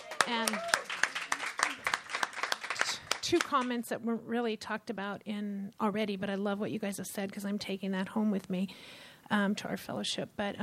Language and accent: English; California, United States; Hi, I'm from Central California.